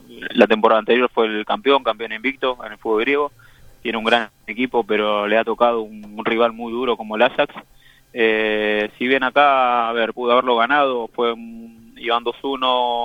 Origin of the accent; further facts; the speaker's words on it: Argentina; now in Greece; Ya hace 10 años que me fui de Argentina.